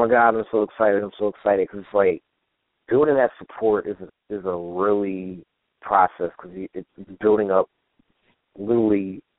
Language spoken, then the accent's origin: English; Washington, District of Columbia, United States; I'm from Washington, D.C., born and raised.